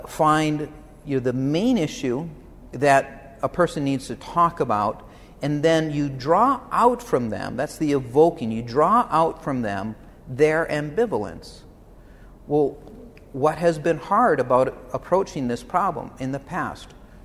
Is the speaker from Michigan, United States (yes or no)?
yes; Michigan, United States; I grew up in Michigan.